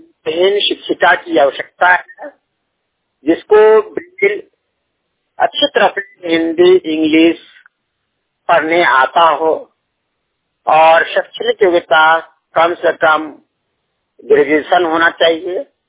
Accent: Deoghar, Jharkhand, India; मेरा जिला देवघर झारखंड है।

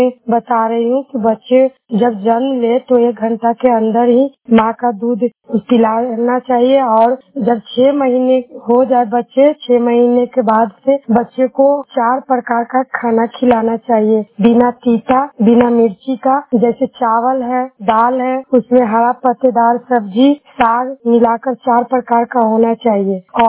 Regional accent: Nagarnausa, Bihar, India; गांव नगर नौसा, क्लस्टर नगर नौसा, थाना नगर नौसा, जिला नालंदा की निवासी हूँ।

